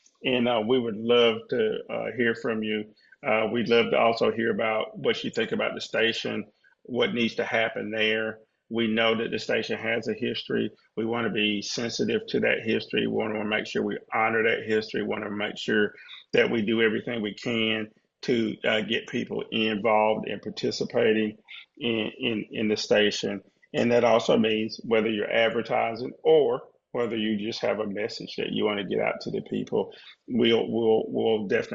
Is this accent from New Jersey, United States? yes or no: no; Bunnlevel, North Carolina, United States; I'm from Harnett County, a little town called Bun Level.